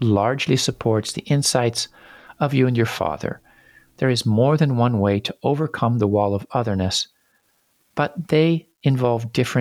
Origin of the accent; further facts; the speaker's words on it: California, United States; I grew up in California, and it's routine in some places to talk about that neighborhood as a quote-unquote bad neighborhood